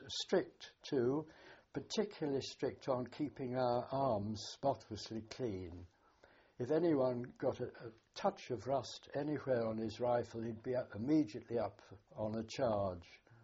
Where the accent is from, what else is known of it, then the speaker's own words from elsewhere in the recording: England, United Kingdom; Yes, although strictly speaking I had Scottish ancestors, but of course I was English in as much as I'd been living all my life in England, so yes. But my accent, of course, was very strange to them, naturally.